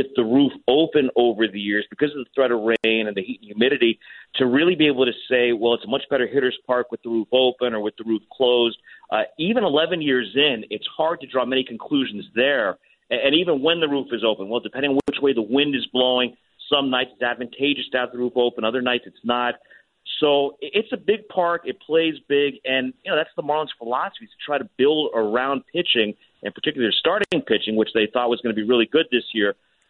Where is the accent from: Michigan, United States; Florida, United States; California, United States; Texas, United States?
Florida, United States; the cool thing for me is thinking back to being a big baseball fan growing up. We had spring training baseball down here. We had University of Miami baseball down here.